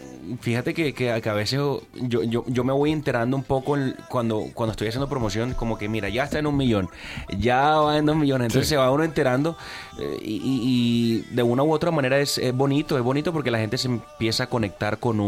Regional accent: Barranquilla, Atlántico, Colombia; Barranquillero currambero, como le llaman allá en mi tierra.

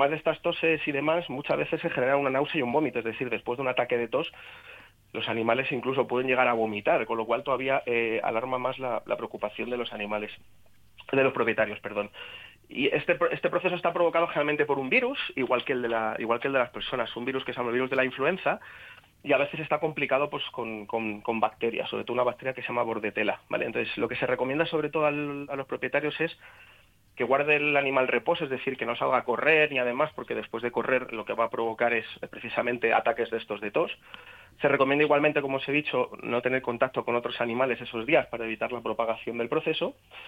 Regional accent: Panama; born there; nació en Panamá como yo, la finca donde vivieron su familia está en mi pueblo

